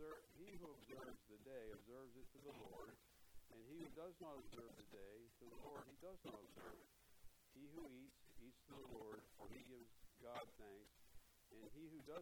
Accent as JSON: {"language": "English", "region": "Pennsylvania", "country": "United States", "tie": "born or raised there", "said": "Pennsylvania was, I grew up in Pennsylvania. Pennsylvania had some pretty strict blue laws."}